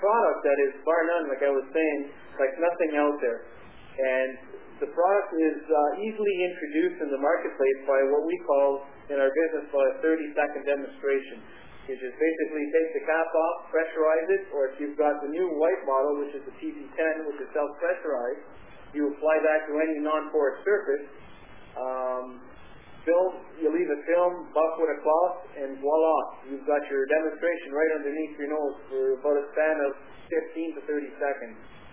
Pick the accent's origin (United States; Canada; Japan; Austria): Canada; Ottawa, Ontario; I'm from Ottawa, as stated, which is the nation's capital of Canada. Population of about 1 million and 1. 1.1 million people.